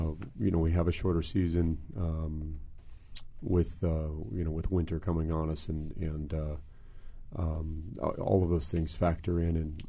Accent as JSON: {"language": "English", "region": "New York", "country": "United States", "tie": "born or raised there", "said": "I grew up farming grapes in Western New York, and then went to school."}